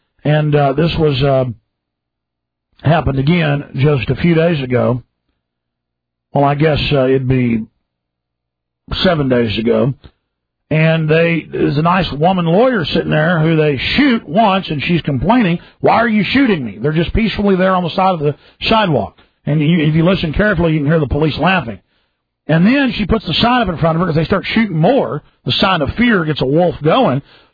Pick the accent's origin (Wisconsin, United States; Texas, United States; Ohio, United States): Texas, United States; Dallas; even though I grew up in Dallas. I grew up right outside Dallas. I haven't been back to see that house since I was about maybe 10 years old.